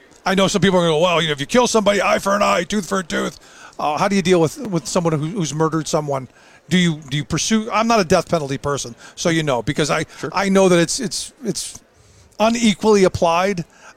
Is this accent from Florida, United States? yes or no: no; Cleveland, Ohio, United States; as a kid growing up in Cleveland, it seems like we find each other.